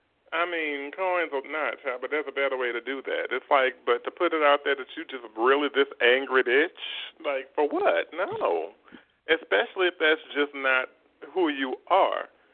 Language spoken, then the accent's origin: English; New Orleans, Louisiana, United States; I'm from the South myself. I'm from New Orleans. Yes, I am.